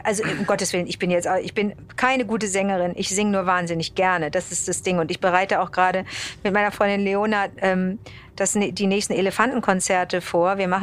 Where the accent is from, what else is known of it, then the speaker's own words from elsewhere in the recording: Germany; also born or lived in Montreal, Canada; Aber ich bin schon, als ich 5 war, wieder zurück mit der Familie nach Deutschland. Aber trotzdem habe ich das Englische und das Französische gerade so mitgekriegt, weißt du? Das war dann, ich bin dreisprachig aufgewachsen.